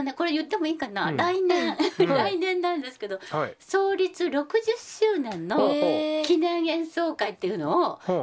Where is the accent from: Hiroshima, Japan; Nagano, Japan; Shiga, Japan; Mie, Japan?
Shiga, Japan; Otsu; はい、大津の出身なんですけどね、この、はい、大津琵琶湖っていうのは実家が大津なんですけど